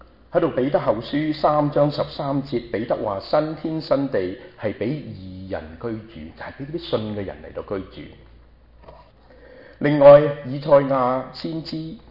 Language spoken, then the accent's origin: Cantonese; China; 嗱，我哋中國人都有嘅